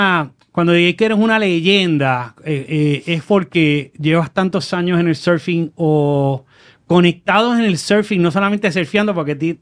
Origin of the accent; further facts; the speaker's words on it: Isla Verde, Puerto Rico; era del grupo de nosotros en donde nos criamos allí en Isla Verde.